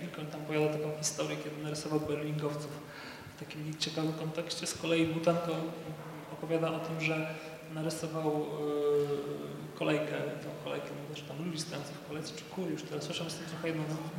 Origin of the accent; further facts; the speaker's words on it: Chodziw, Łódź Voivodeship, Poland; ja wychowałem się w lesie i bibliotece. W takiej kolejności, dlatego że pochodzę ze wsi Chodziw